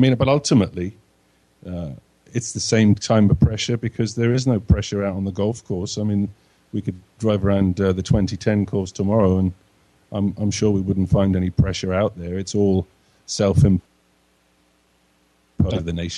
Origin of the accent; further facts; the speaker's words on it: Wales, United Kingdom; It's in Wales, which is where I'm from. I'm a Welshman.